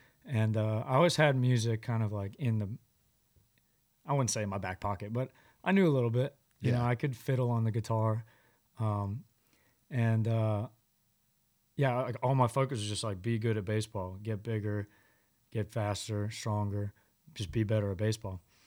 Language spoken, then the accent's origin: English; Florida, United States; And so that's why I grew up in Florida.